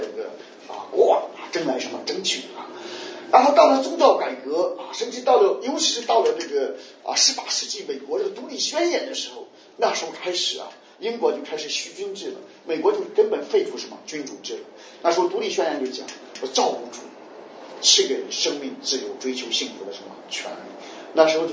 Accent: China; 我们中国人不明白啊，为什么我们中国人几千年都习惯了皇权专制？

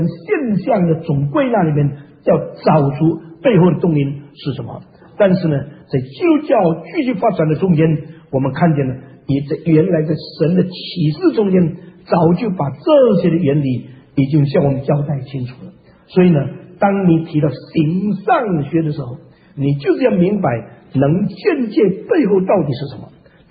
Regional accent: China; 可能我们中国人知盘古开辟天地，没有开辟以前存在那里，他用斧头开来劈去就开辟天地。

